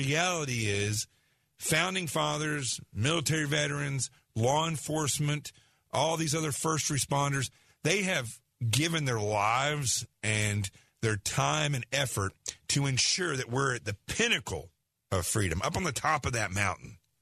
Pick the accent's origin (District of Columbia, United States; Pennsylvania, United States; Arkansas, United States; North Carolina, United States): Arkansas, United States; accent: southern; now in New York City, United States; My accent is really messed up, but what's crazy is when I go home and talk to my friends and family back in Arkansas, it just, the southern just comes right back out.